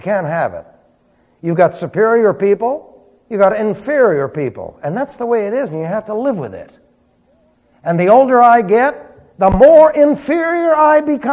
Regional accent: New York, United States; Remember, I was from New York. I was a damn Yankee.

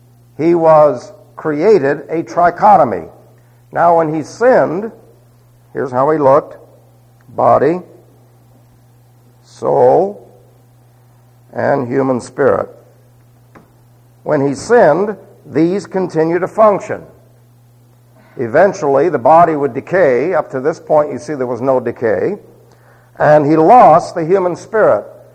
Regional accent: New York City, New York, United States; You see, I was growing up, and I was raised in Catholic country, New York City

